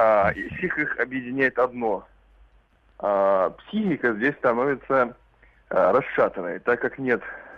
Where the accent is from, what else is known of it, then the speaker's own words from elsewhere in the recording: Moscow, Russia; Нет, я москвич.